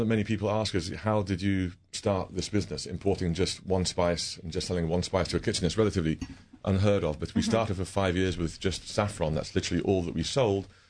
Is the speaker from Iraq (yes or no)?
no; Iran; now in United States; I'm familiar with saffron growing up in Iran. It's a major part of our cuisine.